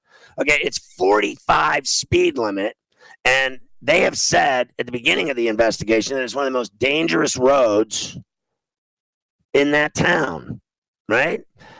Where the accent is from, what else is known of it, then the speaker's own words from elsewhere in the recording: Pittsburgh, Pennsylvania, United States; one of my buddies went there that I grew up with in Pittsburgh.